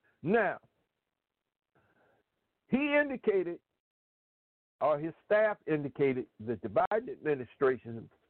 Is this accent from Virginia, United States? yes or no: no; South Carolina, United States; Looking at Lindsey Graham, who's a joke that's definitely not funny, from my home state of South Carolina